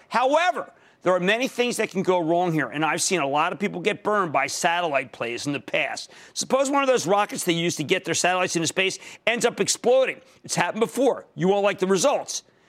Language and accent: English; Pennsylvania, United States; Ken, in my home state of Pennsylvania